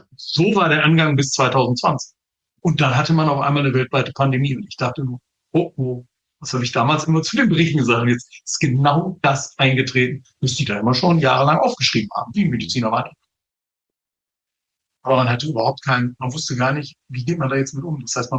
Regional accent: Lower Saxony, Germany; ich komme aus Niedersachsen von der holländischen Grenze, aus einem ganz kleinen Ort.

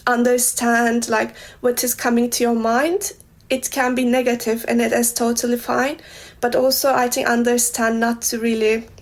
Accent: Turkey; English is a second language; now in Germany; I am Turkish, like I'm coming from Turkey, so where we have a lot of sunlight.

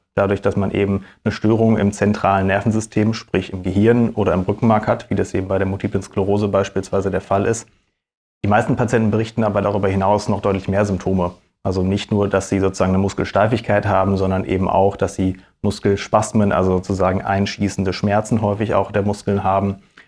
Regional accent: North Rhine-Westphalia, Germany; now in Düsseldorf, Germany; Ich komme ursprünglich aus dem Sauerland, auch wenn man mir das vielleicht nicht unbedingt anmerkt, aber habe dann in Münster studiert und habe dann letztendlich den Sprung nach Düsseldorf geschafft und bin da jetzt so seit 5 Jahren ungefähr tätig in der Klinik.

